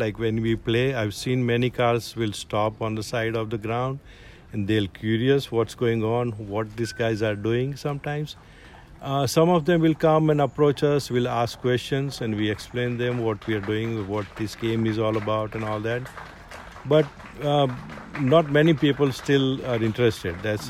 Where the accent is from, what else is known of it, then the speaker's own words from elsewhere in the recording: India; English is a second language; Only one picture I have seen growing up in India.